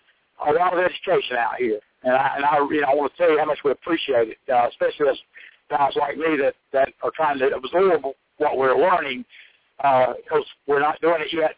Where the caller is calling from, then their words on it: North Carolina, United States; in North Carolina.